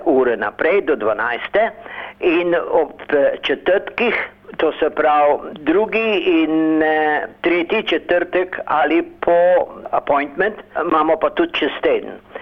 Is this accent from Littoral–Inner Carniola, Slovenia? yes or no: no; Šmartno pri Litiji, Central Sava, Slovenia; born there; rojen sem pa bil v Šmartnem pri Litiji, to je svojih 35 km iz centra od Ljubljane za Savo proti reku Zagori ali Litiji.